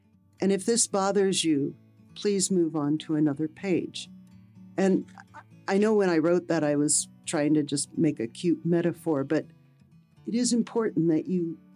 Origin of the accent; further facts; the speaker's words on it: Pennsylvania, United States; moved away as an adult; now in Palmer, United States; I grew up in Pennsylvania and went to college and graduate school and left after my second year of graduate school with my boyfriend. We decided to drive to Alaska in a 66 Chevelle garnet colored.